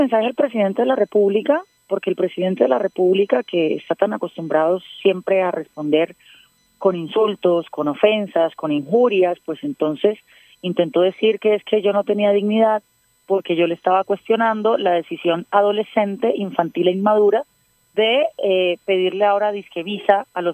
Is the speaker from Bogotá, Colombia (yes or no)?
no; Barranquilla, Atlántico, Colombia; un saludo a Barranquilla, que es parte de mi tierra y mi corazón.